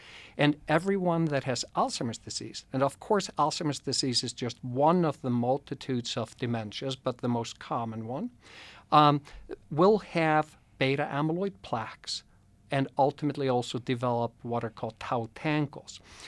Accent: Iceland; And in my home country, Iceland, actually, 0.5% of the population has been identified to have a protective gene.

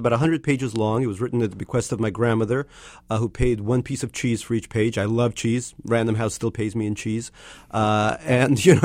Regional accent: Queens, New York, United States; For the longest time growing up in Queens, I thought that the 3 buildings on Queens Boulevard, the 3 skyscrapers, that was Manhattan.

